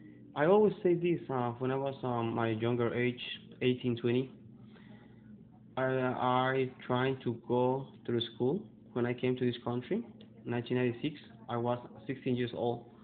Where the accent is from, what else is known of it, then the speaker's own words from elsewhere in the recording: Mexico; now in New York, United States; I grew up in Mexico.